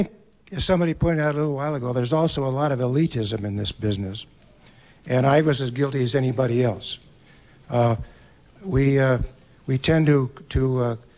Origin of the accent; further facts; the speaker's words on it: Billings, Montana, United States; I'm from Billings.